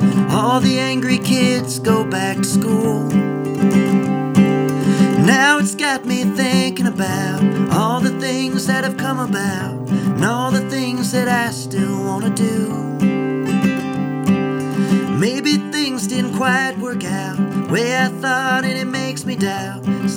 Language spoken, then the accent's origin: English; Louisville, Colorado, United States; I grew up in Louisville, which is just east of Boulder, a few miles.